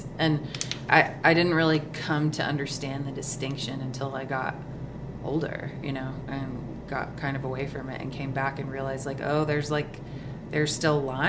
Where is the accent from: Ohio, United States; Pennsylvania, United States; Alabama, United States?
Alabama, United States; Huntsville; born there; But I was born in Huntsville. My parents got divorced when I was 3, and they were both remarried by the time I was 5. My dad moved to Hot Rock, Tennessee, so that's when I started like splitting my time.